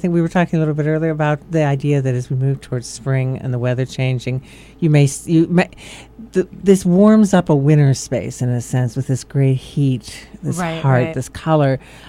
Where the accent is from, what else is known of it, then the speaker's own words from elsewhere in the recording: Homestead, Pennsylvania, United States; I'm from Homestead in Pittsburgh, and where my grandfather labored in the steel mills is now paved over for a parking lot for a mall.